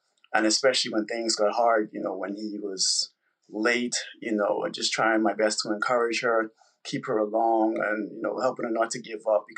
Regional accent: Bahamas; now in United States; I'm originally from the Bahamas. I met Justina while in grad school here in Florida, and we got married.

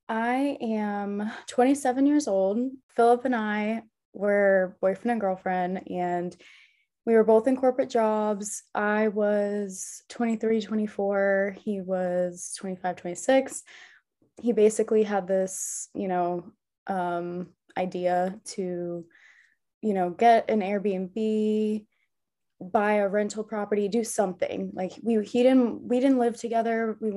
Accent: New York, United States; Well, actually, so I'm from New York, so I'm kind of used to the cold.

